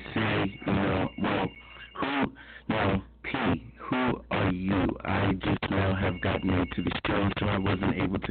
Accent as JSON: {"language": "English", "town": "Stamford", "region": "Delaware", "country": "United States", "lives_now": "Philadelphia, United States", "said": "I'm from Stamford, Delaware, but I operate out of Philadelphia."}